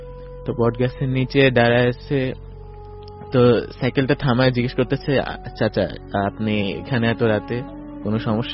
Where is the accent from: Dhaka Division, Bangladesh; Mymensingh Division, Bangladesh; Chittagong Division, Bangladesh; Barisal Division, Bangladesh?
Chittagong Division, Bangladesh; Ramganj; আমার বাড়ি হচ্ছে লক্ষ্মীপুর জেলার রামগঞ্জ উপজেলায়।